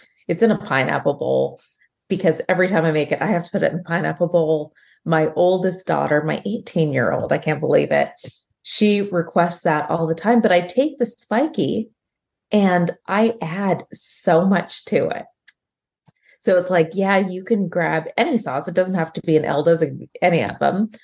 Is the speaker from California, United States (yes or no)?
yes; California, United States; moved away as an adult; Born and raised in California, we lived there. I did turn 40 in California. So I lived there 40 years.